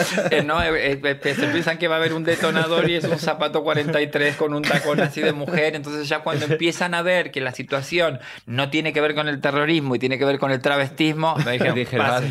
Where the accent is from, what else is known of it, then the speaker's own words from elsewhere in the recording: Rosario, Santa Fe, Argentina; born there; Y yo nací en Rosario. Y mis padres no son ni de Rosario. O sea, mis padres, uno era de Santiago del Estero, mi madre, y mi padre era de Entre Ríos. O sea, provinciana.